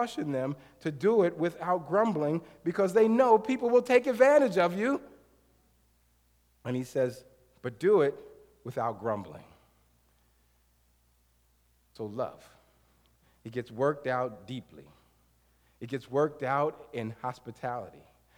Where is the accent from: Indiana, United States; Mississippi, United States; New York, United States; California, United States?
New York, United States; now I'm from New York, so I'm thinking, it's a scam.